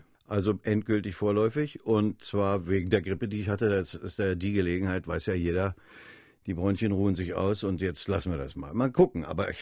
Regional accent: Berlin, Germany; born there; now in Hamburg, Germany; Bahntechnisch bin ich auch immer noch Berliner und zwei Herzen schlagen natürlich in meiner Brust.

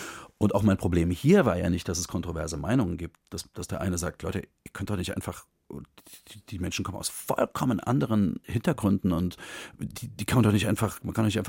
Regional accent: East Germany, Germany; Ich bin in der DDR groß geworden

